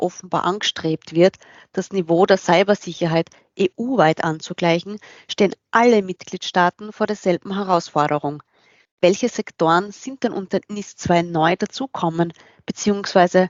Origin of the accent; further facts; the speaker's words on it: Austria; Bei uns in Österreich heißt das Pendant GovZERT.